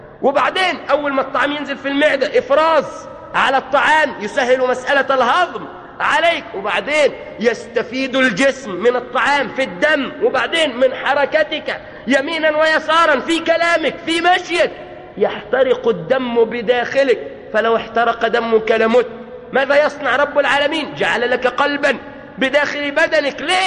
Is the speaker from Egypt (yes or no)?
no; Riyadh, Riyadh Province, Saudi Arabia; هناك مستشفى عندنا في الرياض